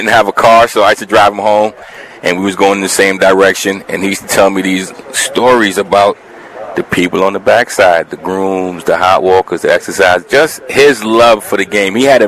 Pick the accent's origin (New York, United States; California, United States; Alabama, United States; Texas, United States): New York, United States; Brooklyn; now in Saratoga Springs, United States; I grew up in Brooklyn, no real connection to the horses, and moved to Saratoga and started working in a barbershop and met a bunch of horse guys.